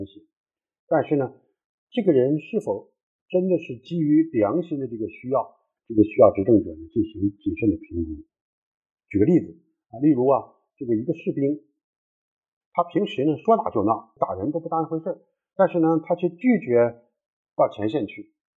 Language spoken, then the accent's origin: Chinese; China; 大概为我们中国人来说呢，就是抗日战争呢就是典型的自卫的这个战争